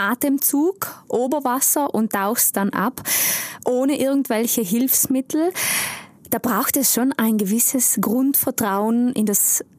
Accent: Trentino-Alto Adige, Italy; Und bei uns in Südtirol?

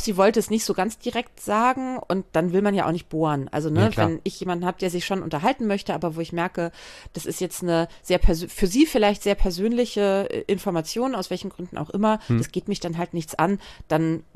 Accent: Hamburg, Germany; Als waschechte Hamburgerin

